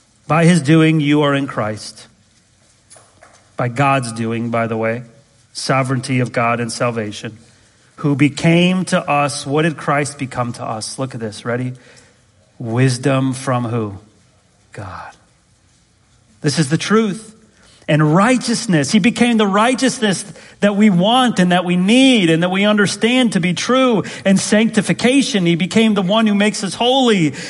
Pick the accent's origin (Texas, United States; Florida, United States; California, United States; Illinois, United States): Illinois, United States; Chicago; born there; Those were my years. I was born in 85 in Chicago.